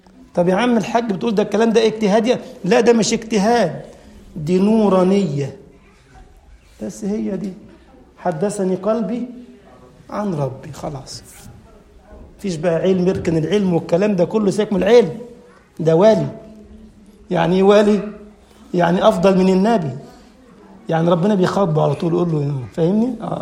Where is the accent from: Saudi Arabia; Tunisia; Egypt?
Egypt; وكان عندنا في مصر حديثا منذ زمن قليل فرقة اسمها جماعة التكفير والهجرة